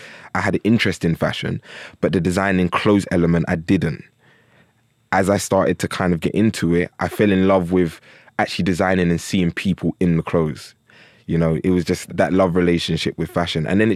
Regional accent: London, United Kingdom; we're from South London, and there was a culture around probably tracksuits growing up.

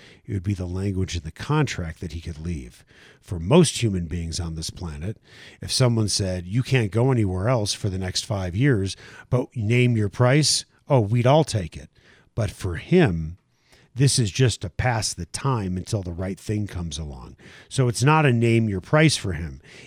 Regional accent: Chicago, Illinois, United States; When I grew up in Chicago, I like to do this radio show like the show I used to listen to in Chicago.

